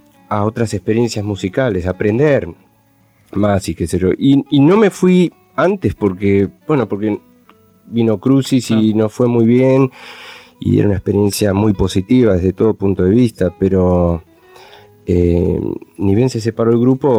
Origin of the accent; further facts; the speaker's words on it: Argentina; Nosotros somos argentinos, tenemos otro sistema.